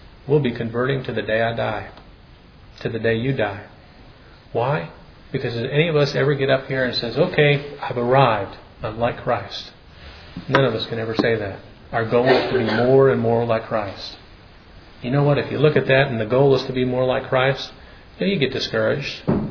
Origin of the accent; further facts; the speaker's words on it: Michigan, United States; and I come from Michigan, every once in a while Michigan's going to play Michigan State.